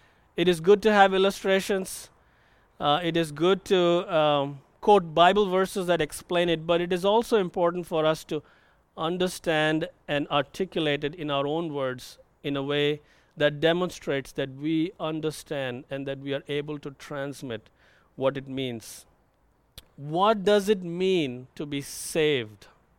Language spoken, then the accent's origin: English; India; now in United States; That was definitely the case for me growing up in India. I grew up in a Hindu family.